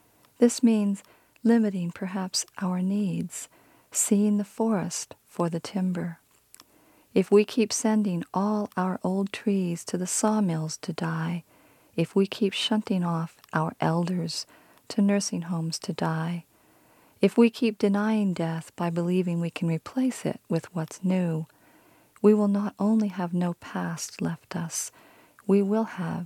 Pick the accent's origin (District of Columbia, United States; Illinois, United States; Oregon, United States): Oregon, United States; I was raised the in the Pacific Northwest in Oregon, between the border of Oregon and California in the Plumas National Forest.